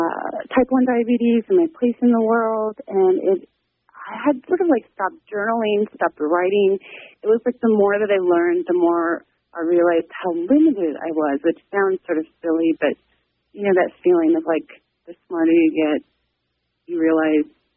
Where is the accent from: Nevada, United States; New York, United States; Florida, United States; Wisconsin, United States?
Wisconsin, United States; Milwaukee; also born or lived in Germany; I'm from Milwaukee, but my time in Taipei, I've lived overseas. Like, I lived in Europe before, I lived in Germany